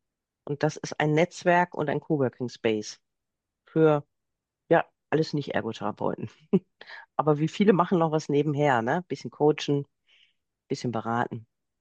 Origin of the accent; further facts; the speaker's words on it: Essen, North Rhine-Westphalia, Germany; born there; In Essen, meiner Geburtsstadt.